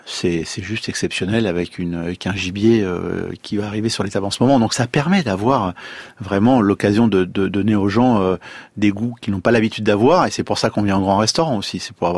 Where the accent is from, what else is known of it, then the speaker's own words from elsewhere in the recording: France; On est français et fiers de l'être.